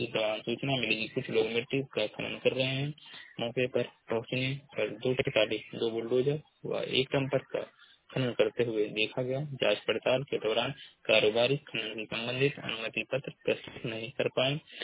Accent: Maharajganj, Uttar Pradesh, India; मैं जिला महाराजगंज का निवासी हूँ।

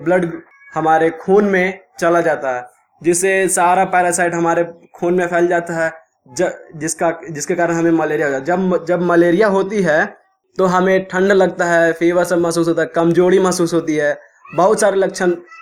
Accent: Haveli Kharagpur, Bihar, India; मैं संत टोला हवेली खड़गपुर का निवासी हूँ।

